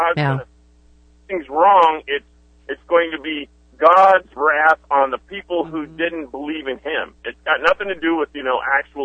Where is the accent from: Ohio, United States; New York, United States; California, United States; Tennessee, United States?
California, United States; San Francisco; now in North Carolina, United States; I'm a transplant from San Francisco to North Carolina, and my wife and I homeschool our son.